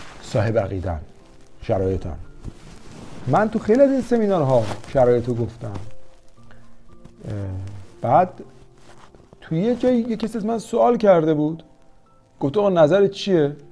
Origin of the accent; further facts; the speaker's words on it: Iran; ولی ما هم از ایران اومدیم موفق شدیم.